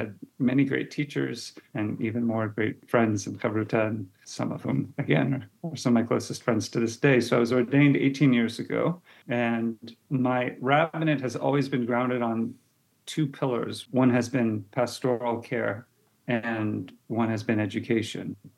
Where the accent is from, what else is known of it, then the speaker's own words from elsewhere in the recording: Phoenix, Arizona, United States; So I grew up in Phoenix, Arizona, and I had the tremendous blessing of growing up in the same place as my grandparents